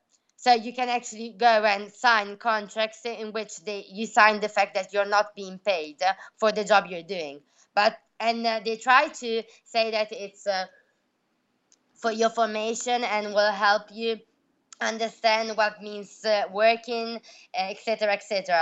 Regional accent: Piacenza, Emilia-Romagna, Italy; Here in Bologna, I'm from Piacenza, that is another city. So I live here in Bologna as a student

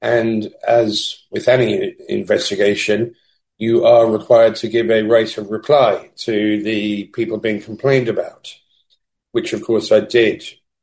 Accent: London, United Kingdom; moved away as an adult; now in Valencia, Spain; I'm a freelance journalist. I'm from London. I grew up in London and lived for many years in London. And 6 years ago, I relocated to Valencia in Spain.

